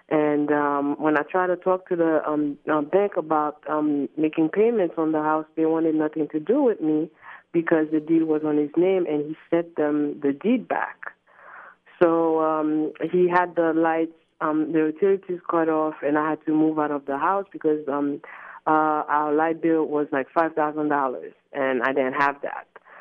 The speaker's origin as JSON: {"language": "English", "country": "Haiti", "said": "No, I'm not from Upper Darby. I'm from Haiti."}